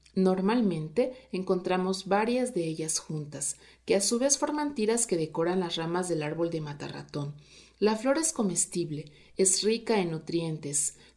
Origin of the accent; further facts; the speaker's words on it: Tuxtla Gutiérrez, Chiapas, Mexico; Para quienes somos originarios de Tuxtla Gutiérrez, quizás sí es común.